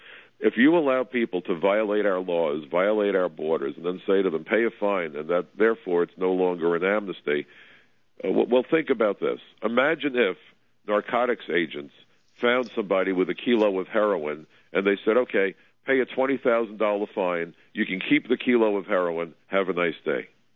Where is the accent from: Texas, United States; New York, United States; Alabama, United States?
New York, United States; New York City; New York is the safest big city in America. I am a New Yorker.